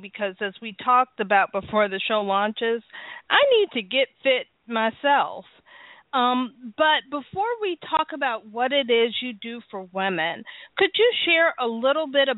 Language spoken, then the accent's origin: English; Cleveland, Ohio, United States; now in Charlotte, United States; I live in Charlotte now. I'm originally from Cleveland.